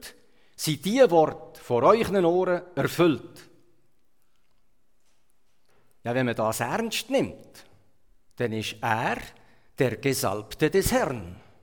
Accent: Switzerland; Wenn ich als Schweizer eine Israel-Reise mache, dann sehe ich kaum Berge.

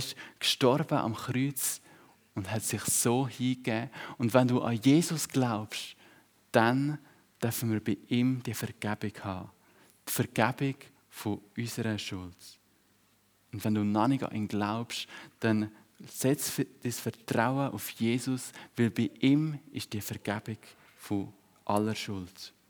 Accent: Switzerland; obwohl wir bei uns in der Schweiz ja genug Nahrung haben an Brot

